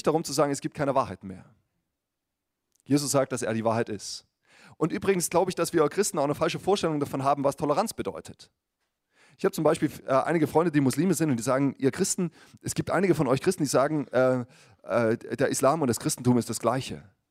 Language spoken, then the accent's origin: German; Saxony, Germany; ich komme ursprünglich aus Sachsen, aus dem Erzgebirge